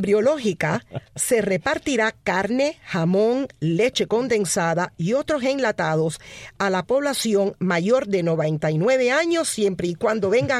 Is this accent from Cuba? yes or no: yes; Cuba; el proceso que nos ha tocado nosotros a vivir, ¿no? Como cubanos